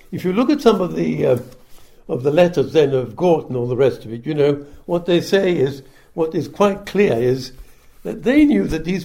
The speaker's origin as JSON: {"language": "English", "region": "Andalusia", "country": "Spain", "accent": "Andalusian", "said": "The only people who could tell exactly where I was from were Spaniards. And they would say, Andaluz, because we speak Andalusian Spaniard."}